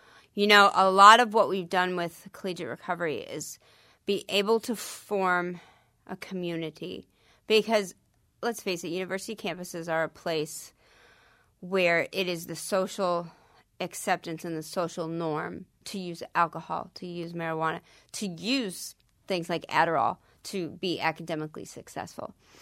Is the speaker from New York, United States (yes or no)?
no; Texas, United States; I'm taking it kind of back to my home state. So this is the 360 about it all, because now I'm really taking it back to where I'm from.